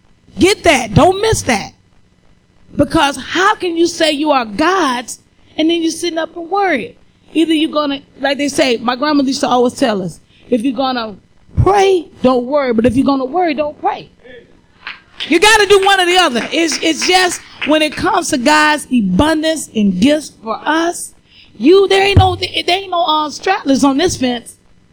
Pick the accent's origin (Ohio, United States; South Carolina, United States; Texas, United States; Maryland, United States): Ohio, United States; I'm from Northern Ohio. I've driven 300 miles